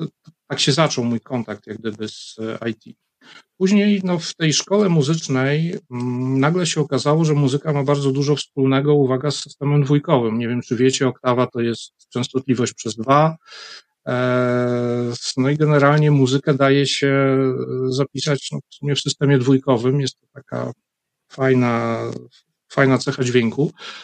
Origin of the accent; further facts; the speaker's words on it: Lublin, Lublin Voivodeship, Poland; bo pochodzę z Lublina i jak skończyłem ogólniaka, to generalnie nie było w Lublinie kierunku informatycznego nigdzie na żadnej uczelni.